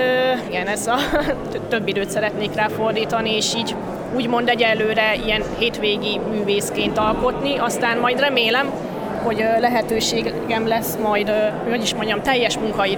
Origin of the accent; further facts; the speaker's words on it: Miskolc, Borsod-Abaúj-Zemplén, Hungary; now in Budapest, Hungary; amúgy itt születtem Miskolcon, meg itt jártam középiskolába is.